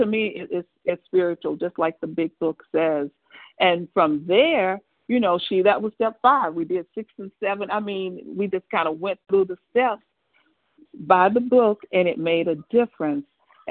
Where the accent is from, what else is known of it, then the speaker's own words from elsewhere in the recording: Atlanta, Georgia, United States; I'm from Metro Atlanta, Georgia.